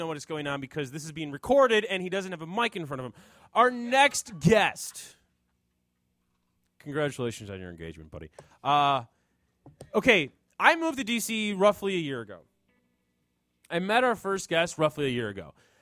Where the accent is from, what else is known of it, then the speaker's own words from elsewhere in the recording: Chicago, Illinois, United States; I'm from Chicago.